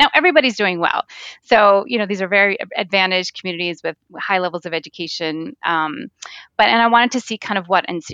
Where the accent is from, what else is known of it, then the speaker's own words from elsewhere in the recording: United States; There was almost nobody who looked like me when I was growing up in the United States in the media.